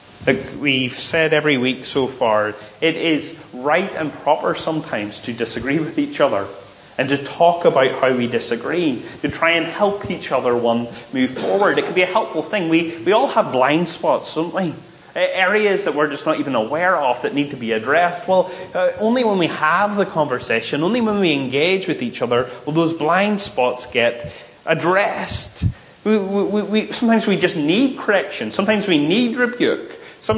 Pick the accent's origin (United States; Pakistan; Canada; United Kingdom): United Kingdom; Northern Ireland; we're Northern Irish and that's just the way we tend to be